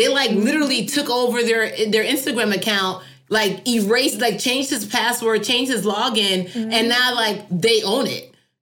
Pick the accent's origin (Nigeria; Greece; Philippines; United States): Nigeria; because, you know, I am Nigerian.